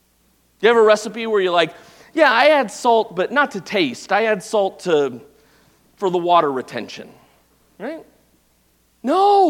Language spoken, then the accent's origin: English; Phoenix, Arizona, United States; I'd never heard of it before, and I grew up in Phoenix